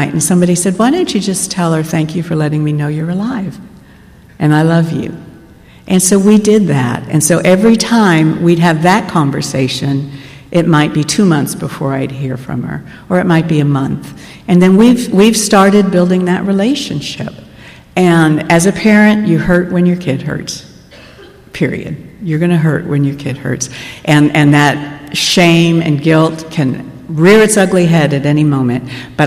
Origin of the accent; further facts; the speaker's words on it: Miami, Florida, United States; moved away as an adult; I grew up in Miami, and when we left Miami, I did not tell her birth father where we were going.